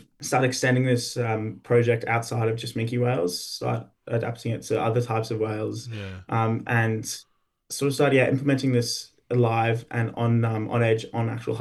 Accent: Queensland, Australia; Growing up in Queensland near North Stradbroke Island, which is a huge, major male migration highway.

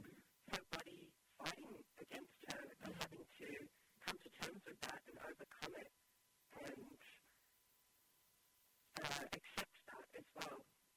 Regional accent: Newcastle, North East England, United Kingdom; moved away as an adult; I grew up in Newcastle, and I left home at 18

